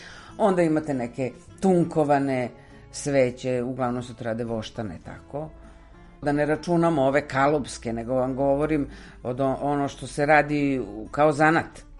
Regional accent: Belgrade, Serbia; ja sam Beograđanka.

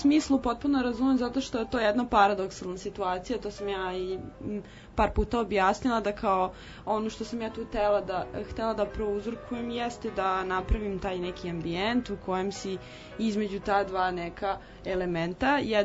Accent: Serbia; osuđen si na takav zdravstveni sistem kakav je kod nas u Srbiji, i to je to.

